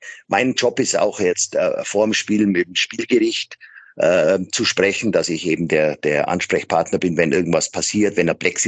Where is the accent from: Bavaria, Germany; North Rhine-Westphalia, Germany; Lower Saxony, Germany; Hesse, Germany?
Bavaria, Germany; Füssen; now in Maastricht, Netherlands; Bin aber im Sommer auch viel bei mir zu Hause in Füssen, in meiner Heimat.